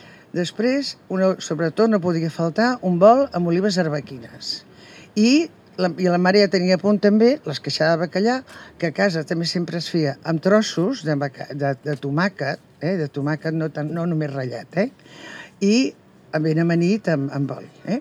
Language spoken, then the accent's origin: Catalan; L'Arboç, Catalonia, Spain; jo que sóc filla de l'Arbós, d'una casa pairal que es diu Cal Mariagna, on a casa sempre, quan arribava l'hivern, els divendres hi havia xató.